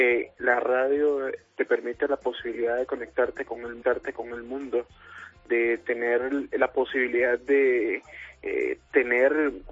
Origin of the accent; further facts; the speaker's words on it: San José, Costa Rica; soy nativo de acá, soy un estudiante de ingeniería